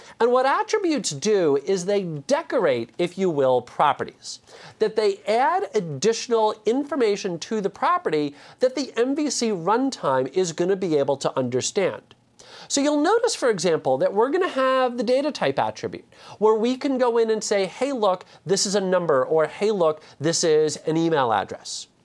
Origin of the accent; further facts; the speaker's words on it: New Jersey, United States; I'm originally from New Jersey, and if you're familiar with sort of that region of the US, we have a propensity to talk quickly.